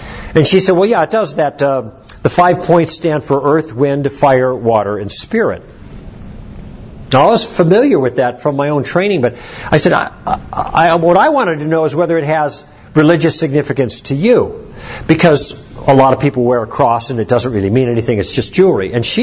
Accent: Chicago, Illinois, United States; I grew up in Chicago. We used to go there as kids and vacation, and now I go back every summer to take my own little girls.

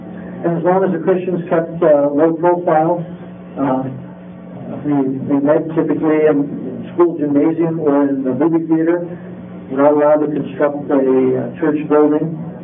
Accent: Saudi Arabia; Growing up in Arabia in the 1960s and 1970s

